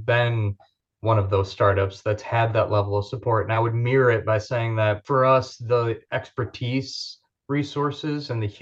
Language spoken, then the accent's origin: English; Wisconsin, United States; moved away; I grew up in Wisconsin, but moved away for many years and figured I'd live in the big city my whole life